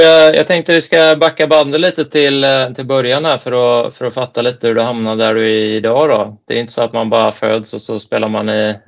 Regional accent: Munkedal, Västra Götaland County, Sweden; Vi är ju båda från Munkedal och har såklart sprungit på varandra lite då och då

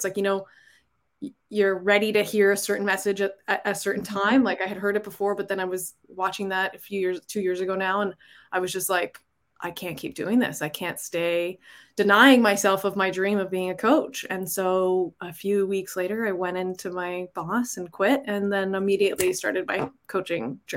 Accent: Toronto, Ontario, Canada; now in Ottawa, Canada; I'm actually originally from Toronto, but I just recently moved to Ottawa.

